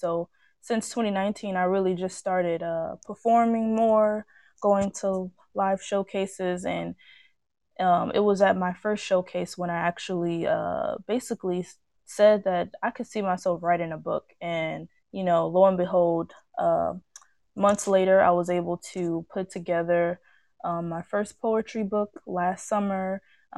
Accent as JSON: {"language": "English", "town": "Gary", "region": "Indiana", "country": "United States", "tie": "born or raised there", "said": "I am from Gary, Indiana. Born and raised."}